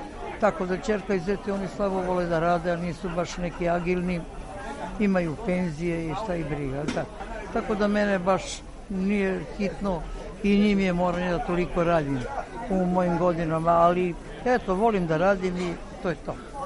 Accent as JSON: {"language": "Serbian", "town": "Višnjica", "region": "Belgrade", "country": "Serbia", "tie": "born or raised there", "said": "živim u Višnjici, da. Pa ceo život rođena sam u Višnjici, živim u Višnjici, radim u Višnjici, eto to je sve. Za sada je selo, grad još nije. To je kao, kako bi ti rekla, predgrađe."}